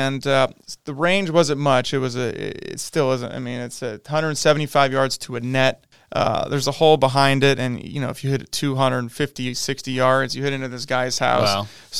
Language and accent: English; Aptos, California, United States; So, I am 35 years old. I am from Aptos, California. I graduated from Aptos High in 2005.